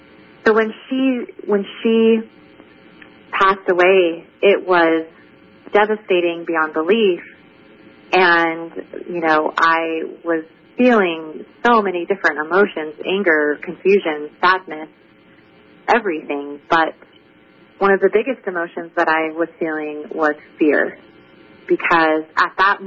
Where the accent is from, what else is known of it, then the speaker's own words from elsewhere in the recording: San Jose, California, United States; I remember I grew up in San Jose, California, and I just so happened to go to a high school